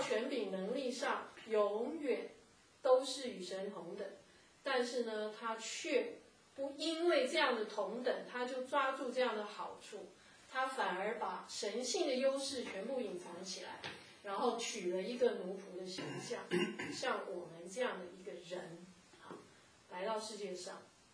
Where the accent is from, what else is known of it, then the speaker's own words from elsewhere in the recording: China; 所以我们是中国人哈，我们很容易把